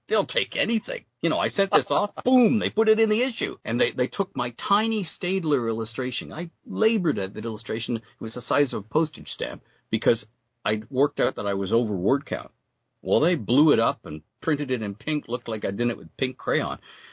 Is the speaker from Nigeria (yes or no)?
no; Canada; So in my home country, Canada, where American dollars were worth about 40% more than Canadian.